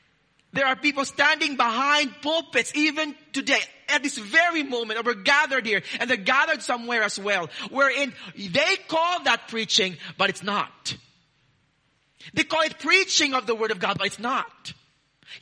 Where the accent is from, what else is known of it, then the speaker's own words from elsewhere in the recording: Australia; Wow, I'm so Australian, I'm using the word heaps.